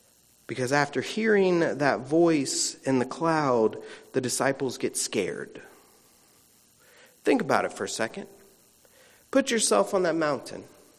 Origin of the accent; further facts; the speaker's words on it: Florida, United States; I'm from Florida. Did y'all know that? We don't have mountains where I'm from.